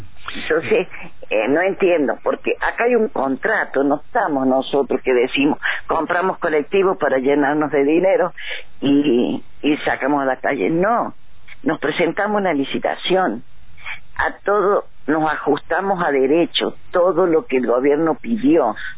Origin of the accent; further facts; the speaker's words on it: San Luis, Argentina; somos gente de San Luis, nacimos en San Luis, vivimos en San Luis